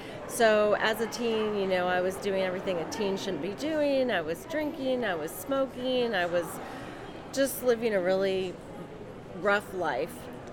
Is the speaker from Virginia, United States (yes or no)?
yes; Virginia, United States; now in Maryland, United States; I grew up in Northern Virginia.